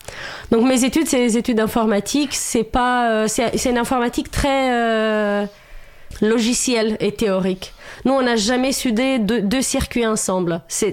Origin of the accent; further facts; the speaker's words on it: Romania; moi je viens de Roumanie, à la base, je suis roumaine. D'ailleurs, j'aime bien dire que je suis roumaine plutôt que je viens de Roumanie.